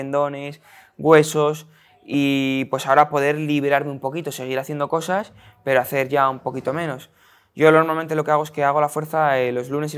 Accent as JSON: {"language": "Spanish", "town": "Madrid", "region": "Community of Madrid", "country": "Spain", "tie": "born or raised there", "said": "yo soy de Aluche, un barrio de Madrid"}